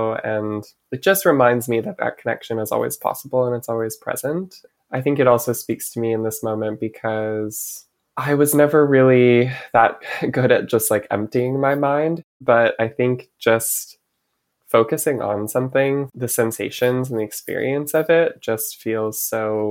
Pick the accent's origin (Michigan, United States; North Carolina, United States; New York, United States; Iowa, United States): Michigan, United States; Yeah. You know, growing up in Michigan, first and foremost, taught me to love nature. I think there's so much beautiful nature in the Midwest.